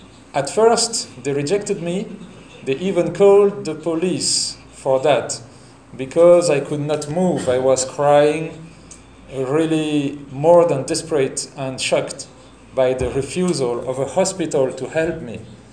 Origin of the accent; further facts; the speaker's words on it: France; English is a second language; now in Brazil; I come from France, and here, Brazil, it's like another planet for me